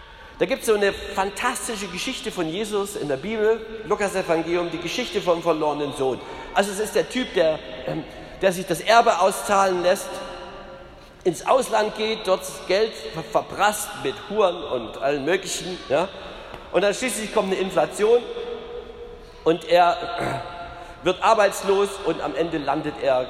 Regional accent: Wittenberg, Saxony-Anhalt, Germany; Und im Osten, wo ich herkomme, also Wittenberg liegt da mitten im Osten, noch weniger.

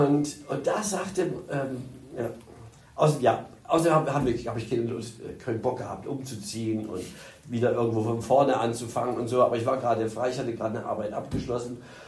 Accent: Berlin, Germany; Und den anderen Bonus, den ich hatte als Berliner, wo man sagt, ja, die Berliner laufen sowieso nicht rund.

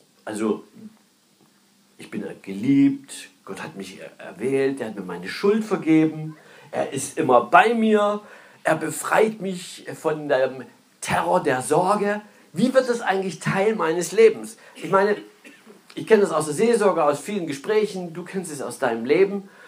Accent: Saxony, Germany; Ich stamme ja aus Sachsen und da gab es in unserem Dorf ein Dorfkino.

